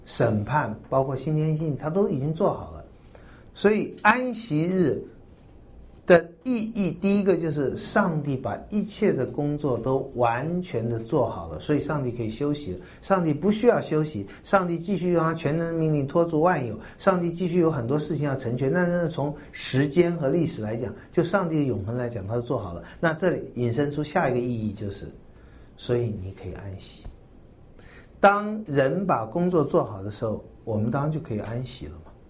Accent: China; 我们中国人有这种唯苦意识嘛

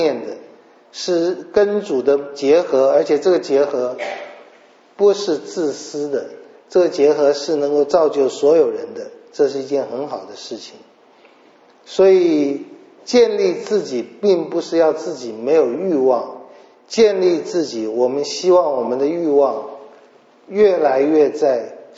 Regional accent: China; 那这里表现出来一个是我们中国人很熟悉的

